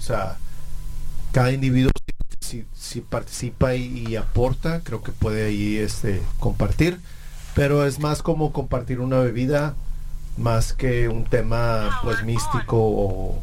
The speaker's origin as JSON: {"language": "Spanish", "country": "Puerto Rico", "said": "No, yo soy de Puerto Rico."}